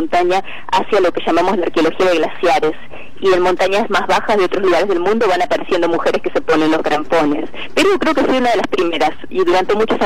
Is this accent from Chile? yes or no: no; Buenos Aires, Argentina; Yo soy nacida en Buenos Aires, así que me crié sin montañas